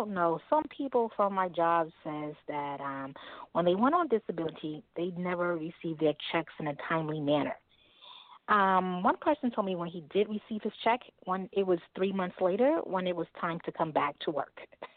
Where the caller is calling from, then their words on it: New York City, New York, United States; I'm calling from New York City.